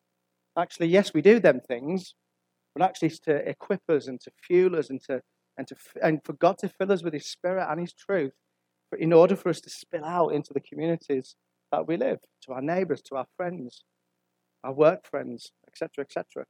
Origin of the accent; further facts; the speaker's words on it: Whitehaven, North West England, United Kingdom; I mean, I'm from Whitehaven, I grew up in Whitehaven